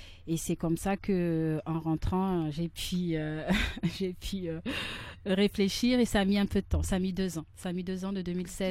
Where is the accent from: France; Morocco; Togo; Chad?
Chad; je suis originaire du Tchad, donc comme Erika l'a précisé. Donc, je rentre régulièrement au Tchad.